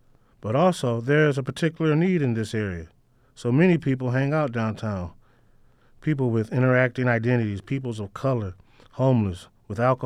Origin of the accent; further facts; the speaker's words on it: Michigan, United States; I grew up in the Washtenaw County area, and I lost a lot of loved ones to overdoses, violence, and incarceration over the years.